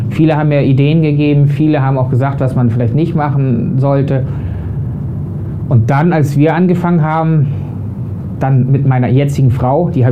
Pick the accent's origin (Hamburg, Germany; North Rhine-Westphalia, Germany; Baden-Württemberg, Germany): Hamburg, Germany; Ich bin ein Hamburger Jung, ich mag das Wasser. Ich habe die letzten Jahre immer am Hafen gearbeitet.